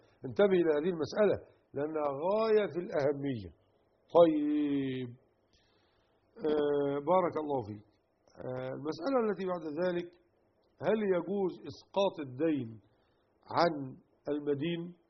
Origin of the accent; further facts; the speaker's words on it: Egypt; وهذا هو المشهور عندنا في مصر